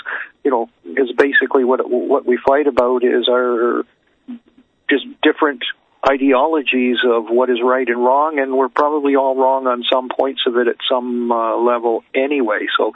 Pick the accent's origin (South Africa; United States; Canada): Canada; Until the next time … from Canada, exposing the royal secret.